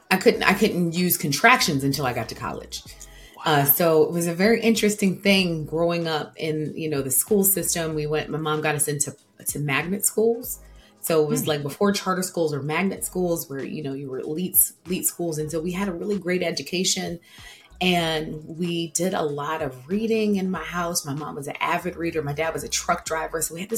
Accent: Pennsauken, New Jersey, United States; So I grew up in Pensauken, so right across the bridge from Philly.

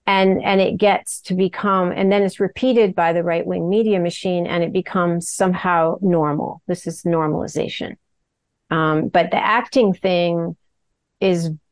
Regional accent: United States; I'm American, but, because of what I study.

